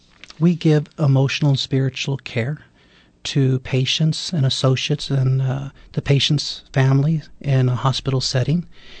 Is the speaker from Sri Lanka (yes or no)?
no; Corpus Christi, Texas, United States; born there; Well, I was born here in Corpus Christi, Texas